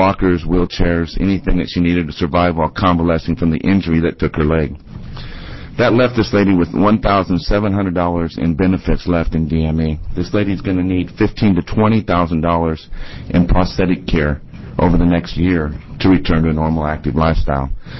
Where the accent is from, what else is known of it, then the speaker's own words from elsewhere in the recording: Medford, Oregon, United States; I'm from Medford, Oregon.